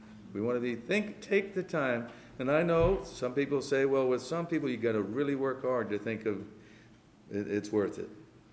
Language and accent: English; Northeast, United States; I'm from the Northeast, but northern part of the country, but I hadn't been in the North Central.